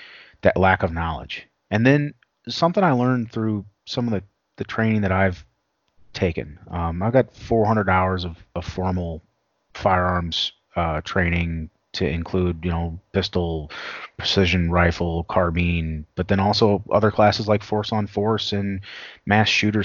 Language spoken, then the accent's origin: English; Missouri, United States; it hit my home state and the town I was in Missouri